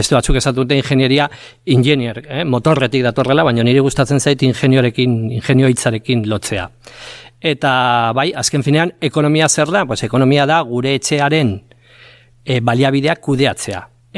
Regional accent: Pamplona, Navarre, Spain; Iruñekoa naiz, eta azkenengo 25 urte saritu izan naiz irakasle bezala Nafarroko Unibertsitate Publikoan.

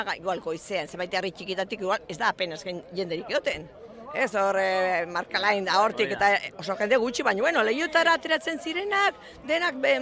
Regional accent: Pamplona, Navarre, Spain; Bai, Iruñekoa naiz

